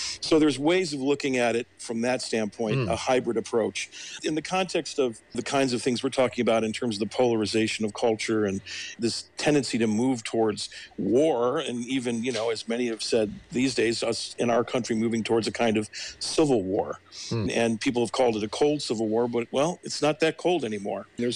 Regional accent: Ohio, United States; when I grew up in Ohio, I grew up in a very multifaceted political environment in Ohio

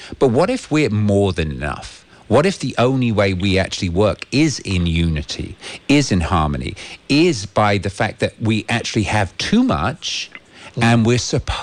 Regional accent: England, United Kingdom; because being English and ironic and having all these sort of, quite often I was told to rein it in.

